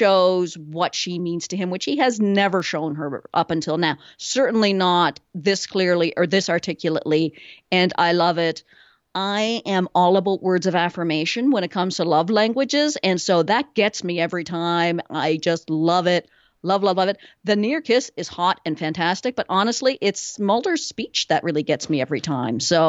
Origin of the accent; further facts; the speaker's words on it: Canada; What can I say? I'm a Canadian.